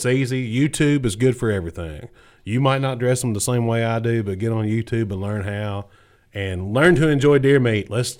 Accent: Kentucky, United States; It's just, I'm Catholic and I'm from Western Kentucky. That's what I do, you know. Well, to all my Lexington buddies, I'm from Western Kentucky.

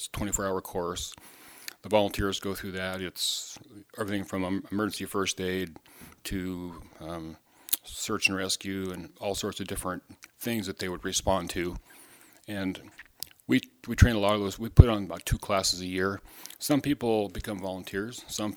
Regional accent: Priest River, Idaho, United States; Well, I'm a native of Bonner County. I grew up in Priest River and started my journey over there.

